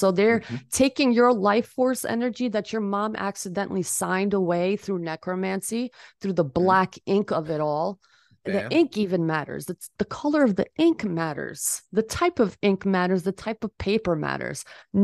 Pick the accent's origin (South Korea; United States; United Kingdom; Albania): Albania; Mercury, where I'm from, I'm from Albania, by the way, and we have like ancient teachings of all this knowledge.